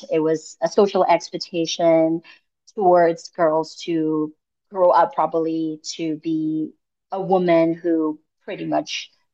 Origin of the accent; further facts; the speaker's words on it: Myanmar; So I was actually born and raised in Burma. Like majority of my life, I would say 75% of my life was spent in Burma.